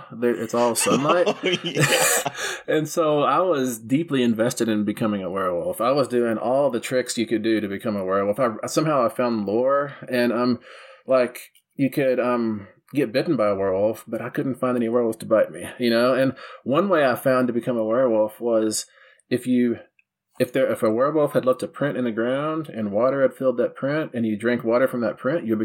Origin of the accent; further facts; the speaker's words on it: Texas, United States; But you know, but growing up in West Texas like I did, and believing in all this stuff